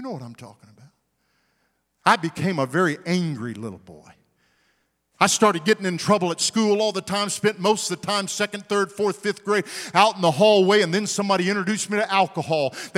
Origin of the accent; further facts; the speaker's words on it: Wichita Falls, Texas, United States; I grew up in Wichita Falls.